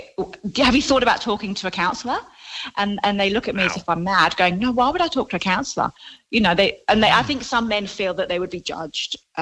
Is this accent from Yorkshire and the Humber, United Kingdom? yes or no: no; London, United Kingdom; as a teenager, I used to go to France with my family because I'm from London